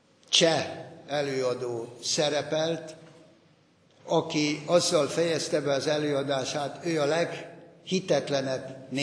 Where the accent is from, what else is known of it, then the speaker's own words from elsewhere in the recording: Hungary; és mikor én mondtam, hogy magyar vagyok, akkor mondták, a diktátortól, a diktatúrából.